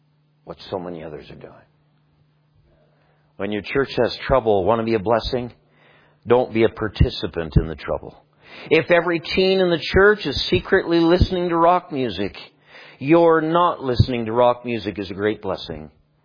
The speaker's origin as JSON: {"language": "English", "country": "Canada", "said": "I went to a school in North Carolina. I'm a Canadian. I went to school in North Carolina. God forgave me for that. I went back up to Canada."}